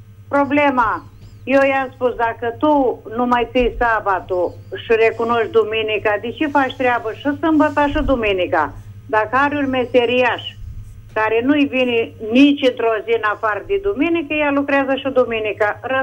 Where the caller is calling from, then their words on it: Bârlad, Vaslui County, Romania; Eu sunt din Bârlad